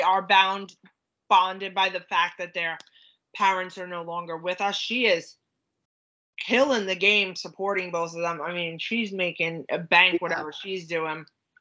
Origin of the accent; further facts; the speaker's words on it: Valley Stream, New York, United States; Ed Burns, who grew up in my hometown, Valley Stream, New York.